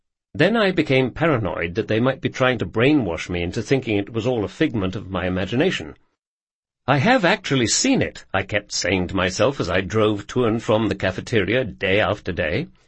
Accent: United Kingdom; Being a British citizen, I had only the basic security clearance, and so there were areas in the laboratory complex I couldn't go.

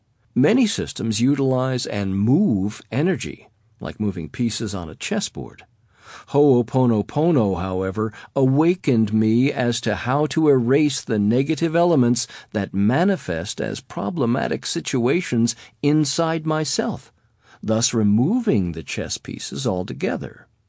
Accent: Boston, Massachusetts, United States; Being raised in South Boston, Massachusetts, a tough-as-nails Irish working-class neighborhood where the sounds of gunfire and police sirens were like inner-city bird calls

